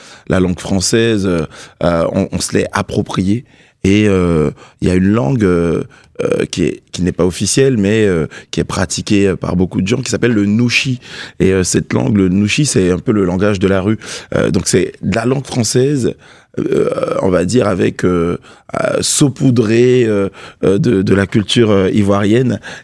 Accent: France; quand je vais à l'étranger et que je dis je suis français

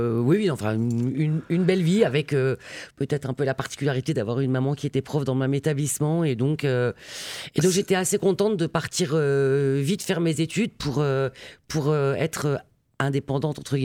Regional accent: Thionville, Grand Est, France; now in Nancy, France; Je viens de Thionville, je suis Lorraine. Je viens de Thionville où j'ai fait mes études à l'Institut Notre-Dame de la Providence. Et puis j'ai passé mon bac et je suis venue à Nancy pour faire mes études de droit. Et puis je suis restée à Nancy

